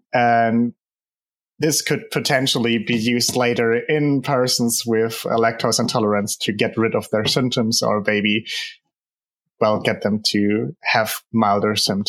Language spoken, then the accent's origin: English; Germany; I'm 21 years old. I'm from Germany.